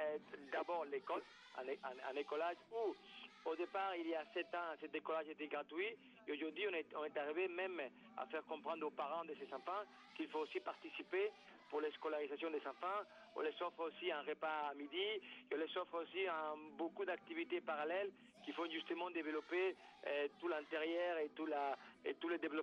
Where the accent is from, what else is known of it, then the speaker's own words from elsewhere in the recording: Spain; moved away as an adult; now in Madagascar; Je suis espagnol et je suis vétérinaire de formation. Je suis parti au Cambodge il y a 20 ans. Et puis depuis, je habite toujours dans les pays en voie de développement, aujourd'hui à Madagascar.